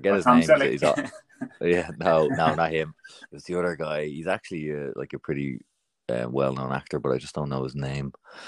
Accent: Ballybrack, Leinster, Ireland; also born or lived in Dublin; Ballybrack, which is out towards in between like Dunleary and Shankill, kind of.

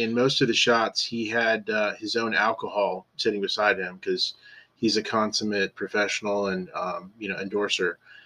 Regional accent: Atlanta, Georgia, United States; I'm from Atlanta, but my family's from Chicago, so I grew up a Bulls fan from day one.

